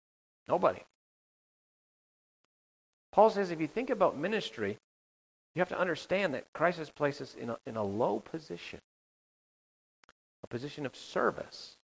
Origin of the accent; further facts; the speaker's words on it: Canada; I grew up in Canada, and we have a prime minister